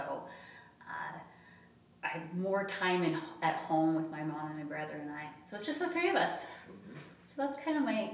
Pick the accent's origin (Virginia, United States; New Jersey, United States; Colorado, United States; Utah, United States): Utah, United States; And that's where I have stayed. I grew up in Utah. I went to school in Utah, and I've stayed in Utah.